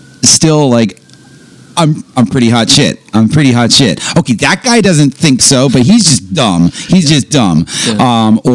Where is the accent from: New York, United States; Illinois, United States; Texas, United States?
New York, United States; I'm a New Yorker.